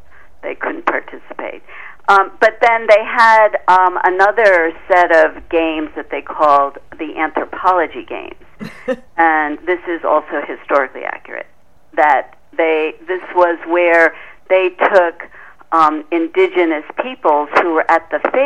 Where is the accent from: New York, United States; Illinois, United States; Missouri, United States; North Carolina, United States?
Illinois, United States; Chicago; I mean, I grew up in Chicago, but I've lived sort of near that whole Midwest area.